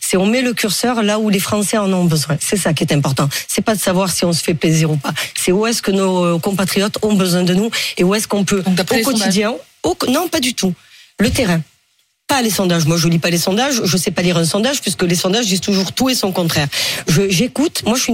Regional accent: Marseille, Provence-Alpes-Côte d'Azur, France; Les Alpes-Maritimes ou Marseille. Regardez, je suis marseillaise.

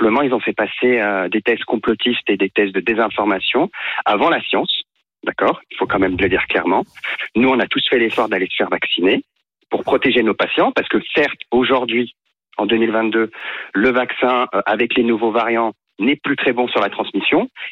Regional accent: Lyon, Auvergne-Rhône-Alpes, France; Je suis de Lyon.

